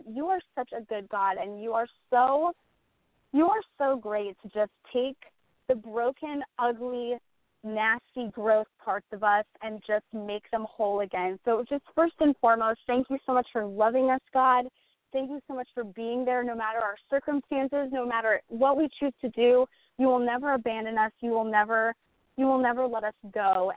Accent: Orange County, California, United States; now in San Diego, United States; I'm from Orange. Orange County, California, born and bred. I've been in Orange County for a long time.

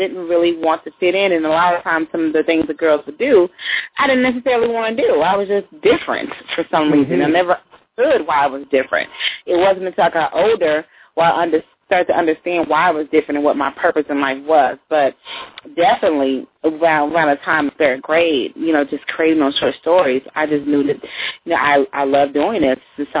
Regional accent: Texas, United States; Outside of Dallas.

